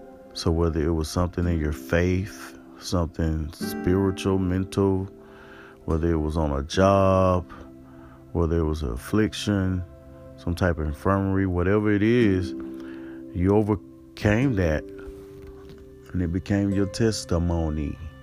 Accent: East Point, Georgia, United States; born there; I was born in East Pont.

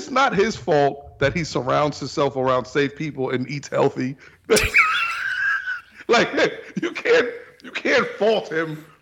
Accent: Brooklyn, New York, United States; And I am from Brooklyn. And I know I just committed treason.

